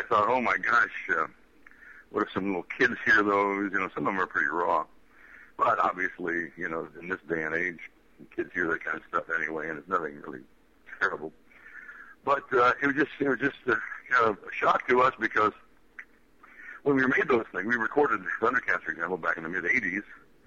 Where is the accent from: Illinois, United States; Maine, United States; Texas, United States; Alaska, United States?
Illinois, United States; Pekin; I grew up right in the middle of Illinois in a town called Pekin, P-E-K-I-N, which is 12 miles from Peoria